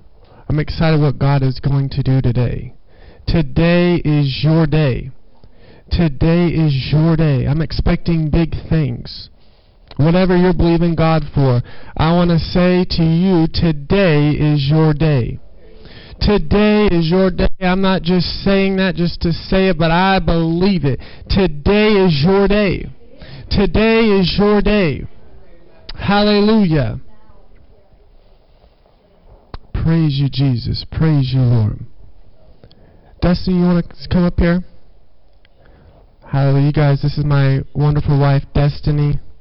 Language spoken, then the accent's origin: English; Branson, Missouri, United States; So I live in Southern California. I grew up in Branson, Missouri, traveled with my grandmother.